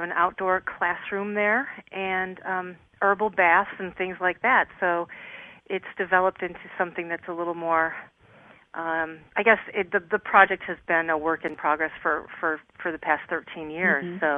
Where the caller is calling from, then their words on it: San Francisco, California, United States; I'm calling from San Francisco today.